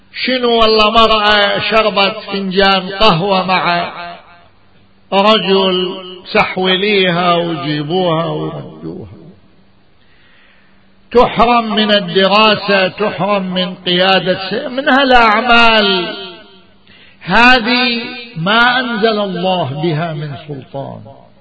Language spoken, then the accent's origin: Arabic; Najaf, Najaf Governorate, Iraq; من وين أنت؟ قلت له من النجف.